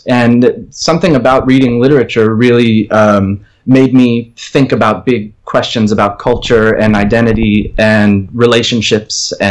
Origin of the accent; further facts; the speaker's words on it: Cleveland, Ohio, United States; also born or lived in Dayton; I was born in Ohio. So I grew up my early years in Dayton, Ohio. And then my family moved to Cleveland, to a suburb of Cleveland. Mm-hmm. And I was raised in a suburb of Cleveland until I was 18.